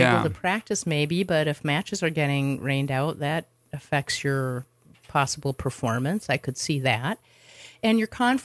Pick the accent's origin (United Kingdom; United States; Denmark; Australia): United States; Minnesota; I, too, listeners, you know this, of course, I'm from Minnesota, and we had girls tennis in the fall, and we had boys tennis in the spring, but it's different here.